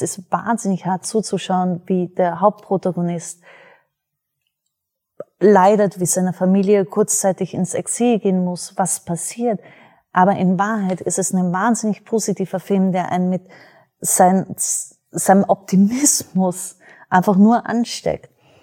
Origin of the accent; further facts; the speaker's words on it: Austria; Ich selber bin Österreicherin